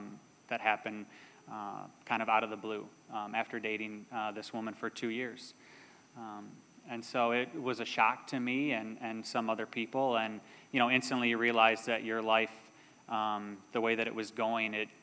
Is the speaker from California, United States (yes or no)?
no; Kalamazoo, Michigan, United States; I'm from Kalamazoo. I've been going to the River for about 4 years. Just actually recently moved back here from Jackson, Michigan.